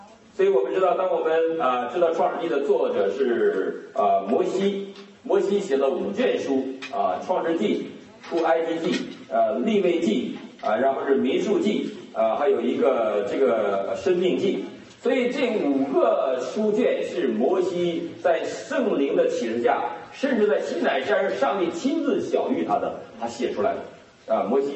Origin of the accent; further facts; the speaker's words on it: China; 那我们中国这些人，我们来自于一个无神论的地方，我们从小是科学至上主义者，